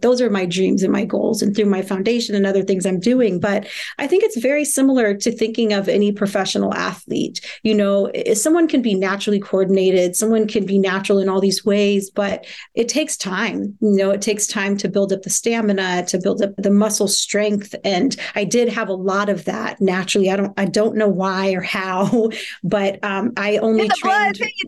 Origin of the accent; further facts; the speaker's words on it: Kansas City, Missouri, United States; born there; I was born in Kansas City, Missouri.